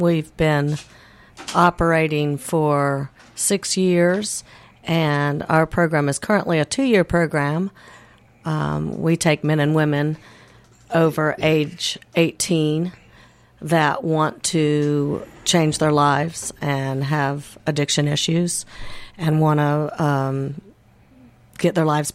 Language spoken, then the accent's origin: English; California, United States; born there; also born or lived in Raleigh / Asheville; now in Black Mountain, United States; I was born in California and moved around a bit. Raleigh was home before I came to Asheville in 1999. So I've been here about 18 years, and I love the area.